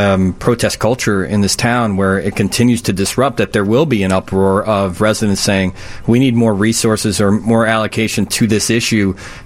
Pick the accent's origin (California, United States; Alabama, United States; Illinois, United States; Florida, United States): Illinois, United States; Chicago; especially being a Chicagoan.